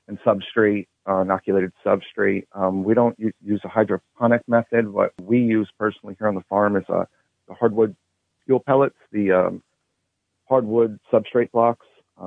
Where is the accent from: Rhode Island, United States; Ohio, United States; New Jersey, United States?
New Jersey, United States; Montague; I grew up in Montague, New Jersey, and spent a lot of times outdoors exploring and learning about plants and mushrooms and trees.